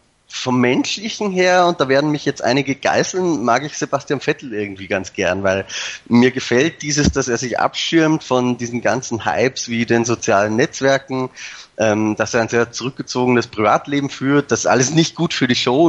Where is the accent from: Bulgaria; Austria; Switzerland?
Austria; Ich bin ja Österreicher, auch wenn ich weitgehend meinen Dialekt ausgebügelt habe für solche Anlässe.